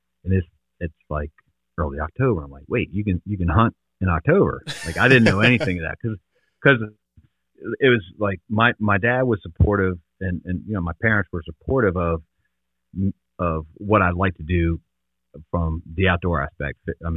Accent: New Jersey, United States; I went to school down in North Carolina, Catawba College, and everybody thought because I was from New Jersey, it was all asphalt.

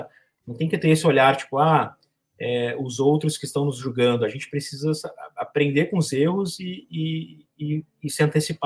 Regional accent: Brazil; a gente, como brasileiros, precisamos valorizar isso

